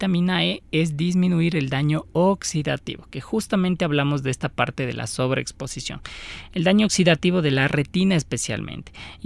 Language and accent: Spanish; Ecuador; Como ecuatorianos hablamos, por ejemplo, de la máchica